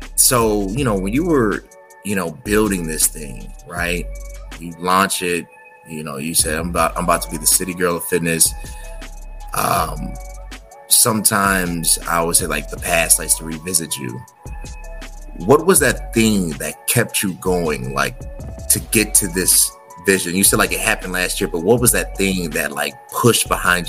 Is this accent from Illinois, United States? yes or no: yes; Chicago, Illinois, United States; Like, I'm from Chicago. It is what it is.